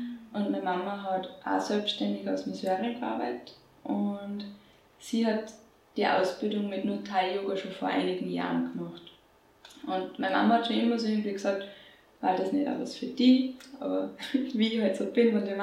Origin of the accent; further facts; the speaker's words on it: Fürstenbrunn, Salzburg, Austria; ich bin ja groß geworden in Fürstenbrunn am Untersberg.